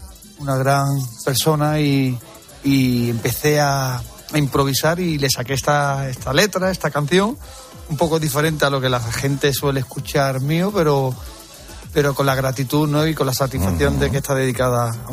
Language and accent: Spanish; Jerez, Andalusia, Spain; ahí empezamos en Jerez, en mi tierra.